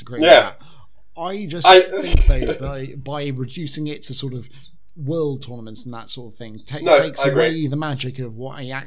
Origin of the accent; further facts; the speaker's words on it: United Kingdom; there's nothing more great about being British than failing spectacularly at the final hurdle.